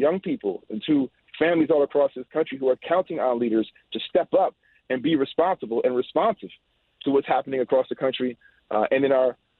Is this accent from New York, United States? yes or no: yes; Schenectady, New York, United States; growing up in Schenectady in a working class family